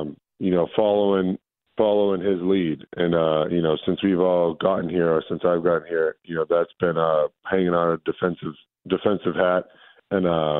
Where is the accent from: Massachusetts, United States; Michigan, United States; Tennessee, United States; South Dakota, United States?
Massachusetts, United States